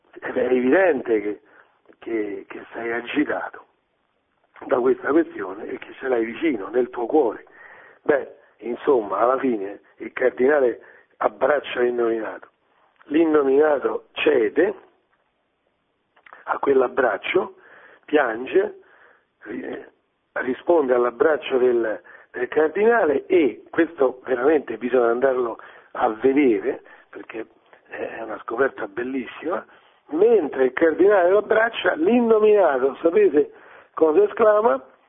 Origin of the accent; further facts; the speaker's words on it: Zagarolo, Lazio, Italy; un corso che faccio io a Zagarolo, nel mio paese.